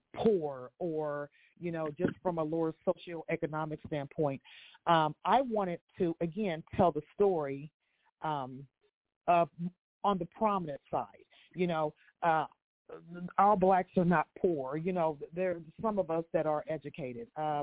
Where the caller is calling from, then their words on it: Kansas City, Midwest, United States; From Kansas City. Go Chiefs.